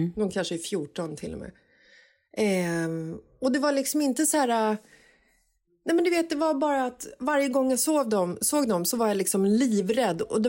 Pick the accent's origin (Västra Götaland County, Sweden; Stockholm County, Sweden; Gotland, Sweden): Stockholm County, Sweden; Stockholm; jag var en liten tös, kanske 10 år gammal, så växte jag upp i Bagarmossen